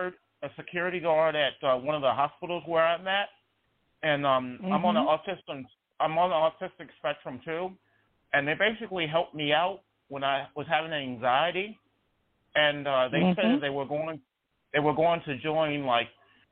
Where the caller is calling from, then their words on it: Charlottesville, Virginia, United States; Charlottesville, Virginia.